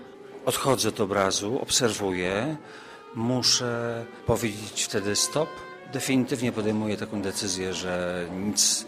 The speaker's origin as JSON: {"language": "Polish", "town": "Białystok", "region": "Podlaskie Voivodeship", "country": "Poland", "said": "jestem z Białegostoku, ale też jestem trochę znikąd."}